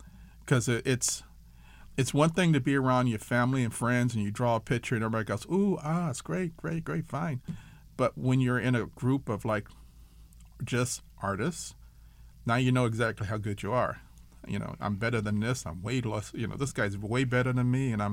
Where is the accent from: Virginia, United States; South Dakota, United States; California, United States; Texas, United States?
California, United States; Los Angeles; born there; I was born in Los Angeles, in a part of the town that people call South Central, but it was like, at the time, it was just Los Angeles, about 54th and Vermont, 59th and San Pedro, that area.